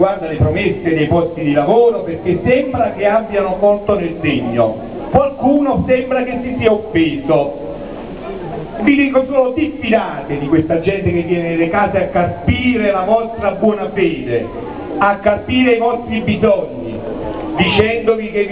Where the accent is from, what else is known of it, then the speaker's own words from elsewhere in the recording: Calvi Risorta, Campania, Italy; io sono di Petrulo ma sono un caleno e quindi ringrazio tutta Calvi di Sorda.